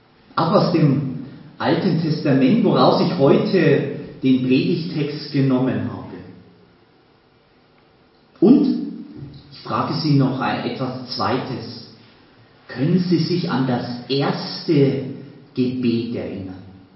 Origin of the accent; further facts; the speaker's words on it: Berching, Bavaria, Germany; Gar nicht weit weg von hier in Berching, wo ich aufgewachsen bin